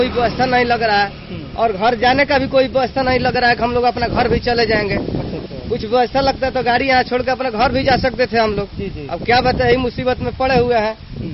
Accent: Arrah, Bihar, India; हम आरा के रहने वाले हैं।

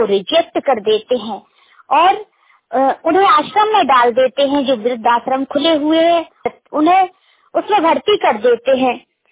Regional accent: Uttar Pradesh, India; now in Gwalior, India; मैं तो वैसे उत्तर प्रदेश की निवासी हूँ, लेकिन मैं ग्वालियर में काफी दिन से रह रही हूँ, घोसपुरा नंबर एक में रहती हूँ।

